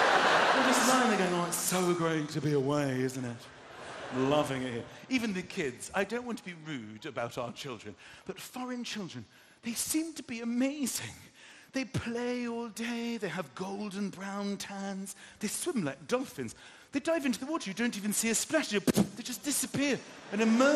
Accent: United Kingdom; We, as British people, need to enter into a whole process.

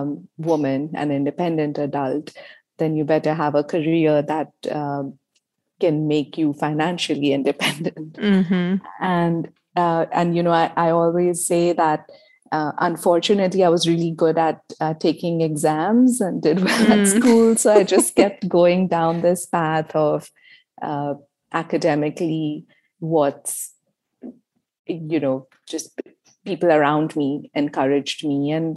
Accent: Mumbai, Maharashtra, India; Yeah, I grew up in Mumbai, India, and I've always carried a sketchbook around.

